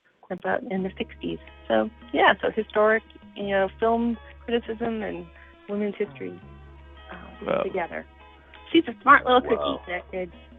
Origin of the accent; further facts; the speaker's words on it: Shrewsbury, Massachusetts, United States; now in Winston-Salem, United States; No, I'm from Shrewsbury, Massachusetts, which is in central Massachusetts. So I lived up there, went to school up there.